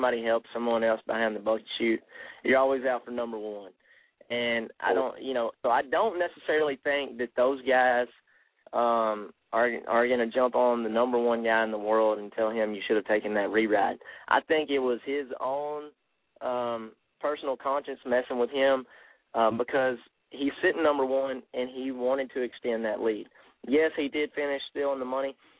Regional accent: United States; I mean, honestly, I'm an American

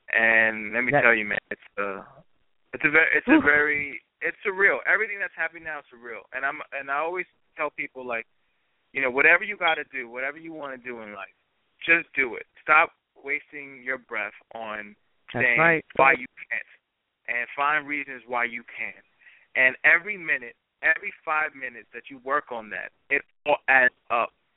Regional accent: Brooklyn, New York, United States; And basically the journey that I had of growing up in Brooklyn, feeling the pressures of society, telling me what to be, family, pressures of family

